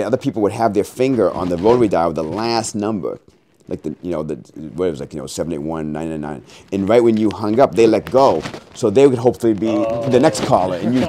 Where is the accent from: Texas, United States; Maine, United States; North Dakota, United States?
Maine, United States; And in my house, growing up in Maine, my father was way ahead of the curve.